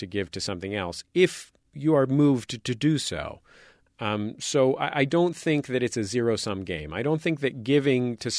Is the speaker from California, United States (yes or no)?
yes; San Francisco, California, United States; now in Los Angeles, United States; I mean, I care very much about KPCC and KCRW here in Los Angeles. I grew up in San Francisco, and I still care very much about KALW in San Francisco.